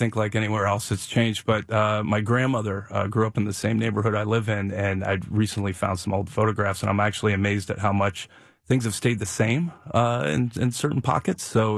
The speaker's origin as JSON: {"language": "English", "town": "Columbus", "region": "Ohio", "country": "United States", "tie": "born or raised there", "lives_now": "Brooklyn, United States", "said": "I was born and raised in Columbus, Ohio."}